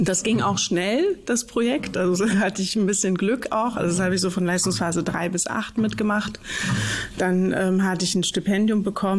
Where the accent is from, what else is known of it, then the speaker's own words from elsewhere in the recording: Mecklenburg-Vorpommern, Germany; ich komme aus Mecklenburg